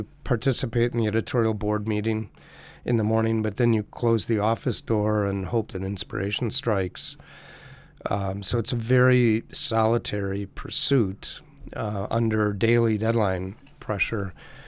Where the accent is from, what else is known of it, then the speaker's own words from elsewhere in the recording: Milwaukee, Wisconsin, United States; I was born in Milwaukee, Wisconsin, and lived there until I went off to college.